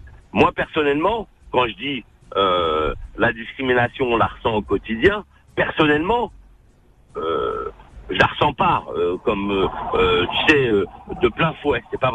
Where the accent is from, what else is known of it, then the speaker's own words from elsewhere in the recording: France; born there; j'adore aller dans le pays de mes parents, parce que c'est pas mon pays, je suis né ici.